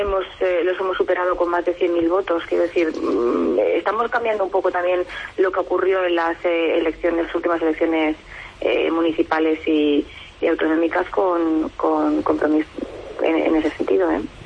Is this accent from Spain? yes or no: yes; Santa Pola, Valencian Community, Spain; Yo, por ejemplo, que soy de Santa Pola, en mi municipio